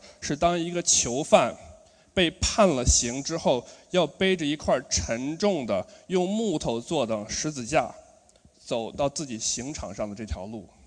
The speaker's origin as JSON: {"language": "Chinese", "region": "northern China", "country": "China", "tie": "born or raised there", "moved": "yes", "lives_now": "Australia", "said": "大家听我这个口音就知道我是哪人了吧？我是北方人，对的。我是从小在中国北方长大，然后后来跟着父母一起来到了澳洲，在这边上大学的时候信主的。"}